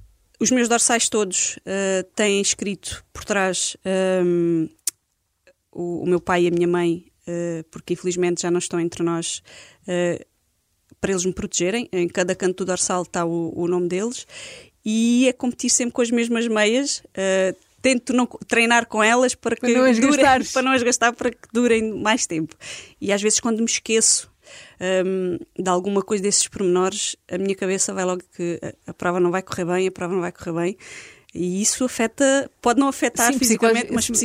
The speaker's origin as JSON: {"language": "Portuguese", "region": "Alentejo", "country": "Portugal", "said": "é o meu Algarve ou o meu Alentejo, porque sou alentejana. Quando vou ao Alentejo passar alguns dias, sinto que estou em casa"}